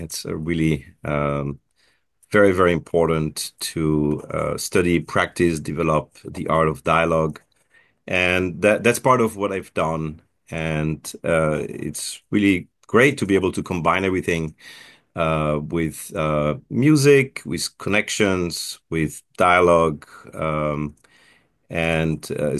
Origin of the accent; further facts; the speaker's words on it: Belgium; also born or lived in United States / Japan; I'm from Belgium, so the name is in French language